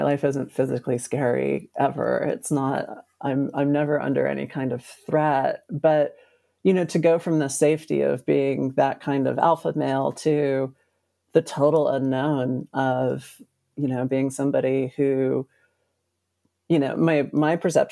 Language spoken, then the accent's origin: English; Texas, United States; I grew up in Texas. And I was like, I'm Gen X.